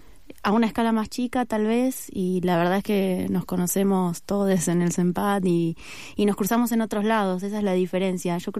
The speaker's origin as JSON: {"language": "Spanish", "town": "Caseros", "region": "Buenos Aires Province", "country": "Argentina", "lives_now": "Puerto Madryn, Argentina", "said": "Sí, yo soy en la Patagonia me dicen que soy porteña, pero no soy porteña, soy del conurbano, de Caseros."}